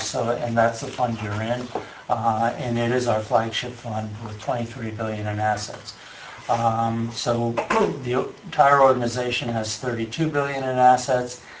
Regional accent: Ohio, United States; now in Stuart, United States; I grew up in Ohio in a town about this size, although the town now is a lot smaller than even Ocala is.

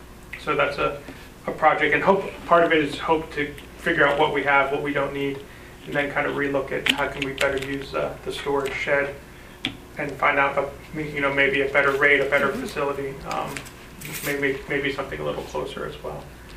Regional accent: Pennsylvania, United States; I come from Pennsylvania. So if I sound different or say talk funny, that's probably why.

